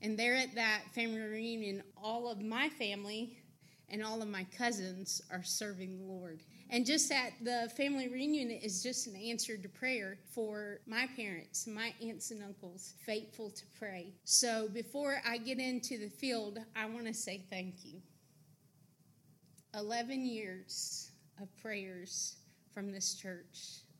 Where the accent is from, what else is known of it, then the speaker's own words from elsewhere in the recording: Augusta, Georgia, United States; I was born right here in Augusta, Georgia. And my home church when I was raised is Trinity Baptist.